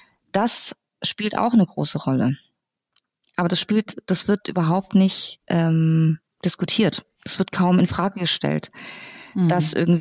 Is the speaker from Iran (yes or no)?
yes; Iran; now in Germany; So, ich stamme aus dem Iran